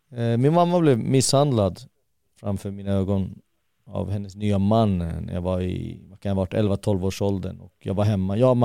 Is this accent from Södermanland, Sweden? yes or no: no; Jordbro, Stockholm County, Sweden; Södra Stockholm, Jordbro, i Haninge kommun.